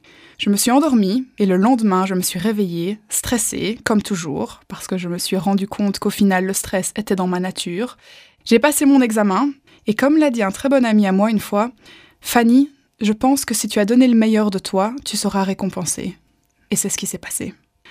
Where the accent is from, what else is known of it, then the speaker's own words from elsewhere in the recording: Brussels, Brussels-Capital Region, Belgium; Donc j'ai grandi en Belgique, à Bruxelles, dans une famille de 5.